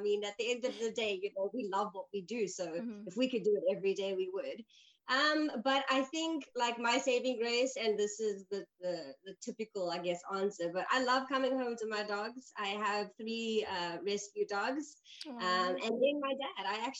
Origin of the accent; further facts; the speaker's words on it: South Africa; I grew up in South Africa, but both my parents, I mean, my mother's full Japanese and my dad is Japanese German.